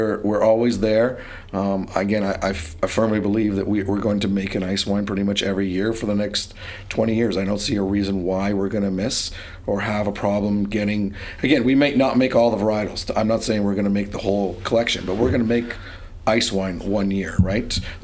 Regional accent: Canada; Again, I'm going to have to do this in liters. Sorry about being Canadian

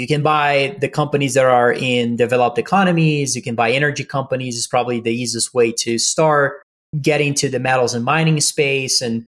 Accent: Brazil; I am from Brazil

